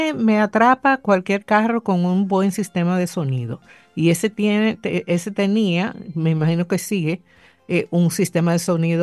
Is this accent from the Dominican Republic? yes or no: yes; Dominican Republic; somos dominicanos, no estamos por unirnos con nadie, ni por ser parte de ningún otro país, para nada.